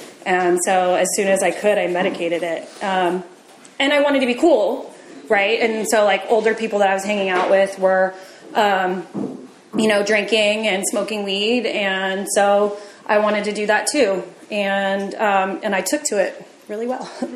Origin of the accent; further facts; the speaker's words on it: Pleasant Hill, California, United States; I was raised in Pleasant Hill, which is right through the tunnel. I still live out there. I had a pretty nice suburban upbringing.